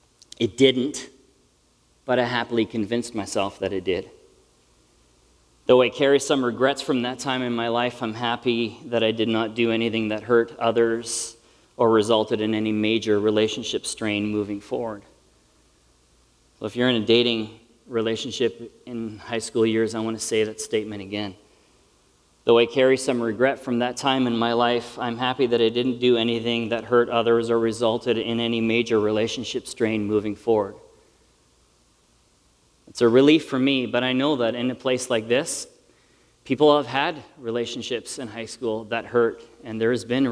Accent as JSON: {"language": "English", "country": "Australia", "accent": "Australian", "said": "Although when I got to high school, I actually learned to begin to appreciate my Australian accent because I realized that the ladies had a thing for Aussie accents"}